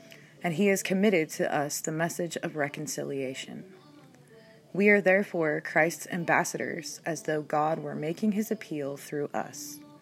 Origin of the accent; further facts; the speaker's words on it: Killeen, Texas, United States; born there; I was born in Killeen, where my father was a country doctor, Dr. Joe, and my mother, Thelma, was a teacher of science and math at Killeen High School.